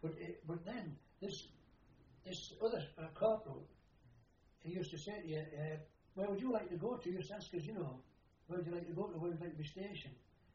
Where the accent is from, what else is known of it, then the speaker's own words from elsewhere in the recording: Scotland, United Kingdom; I used to be porridge being Scottish, you know, and still you must have porridge.